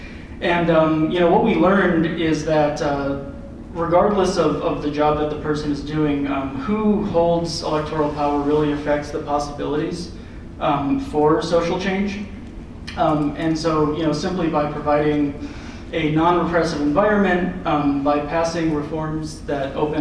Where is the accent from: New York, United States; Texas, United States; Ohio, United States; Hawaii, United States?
Texas, United States; Houston; I'm from Houston, representing Houston DSA.